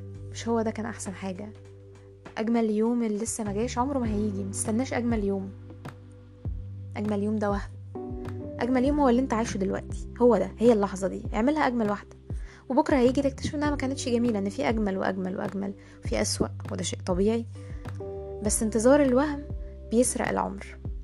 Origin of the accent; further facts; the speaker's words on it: Egypt; عندنا في مصر منتشرة حتة إنه هركب الطيارة